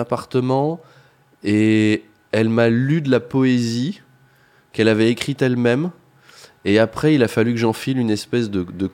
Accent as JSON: {"language": "French", "town": "Versailles", "region": "Île-de-France", "country": "France", "tie": "born or raised there", "said": "Moi, je viens de Versailles. Hein. J'ai été élevé dans une idée de."}